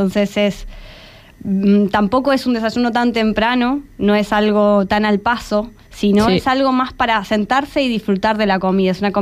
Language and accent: Spanish; Argentina; como los tres somos argentinos